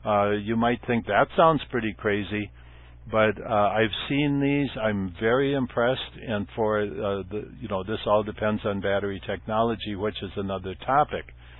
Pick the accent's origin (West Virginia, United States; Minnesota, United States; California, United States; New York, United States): Minnesota, United States; I grew up in, everybody knows this, I grew up in Minnesota.